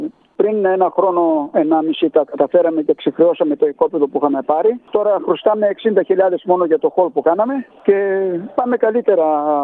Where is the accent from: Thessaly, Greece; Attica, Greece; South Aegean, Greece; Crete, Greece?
Thessaly, Greece; Larissa; Εγώ είμαι από τη Λάρισα